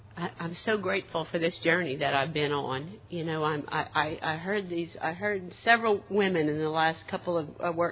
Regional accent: Mississippi, United States; from Mississippi.

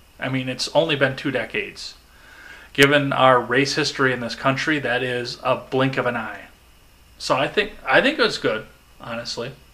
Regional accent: Wisconsin, United States; I'm from West Central Wisconsin in a very small town.

